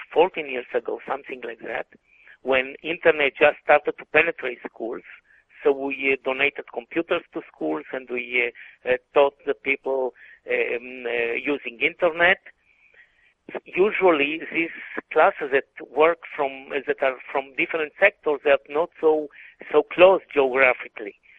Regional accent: Israel; as I mentioned, I'm from the Holy Land, but I'm not a prophet.

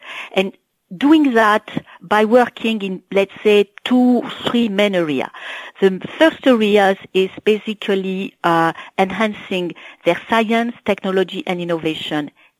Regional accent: France; including in schools in my home country in France

